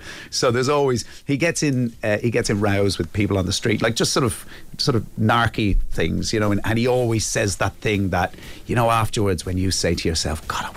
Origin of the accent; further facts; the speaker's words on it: Ballybrack, Leinster, Ireland; I grew up around them. I grew up in Ballybrack, and we were right beside Cloyne growing up, you know.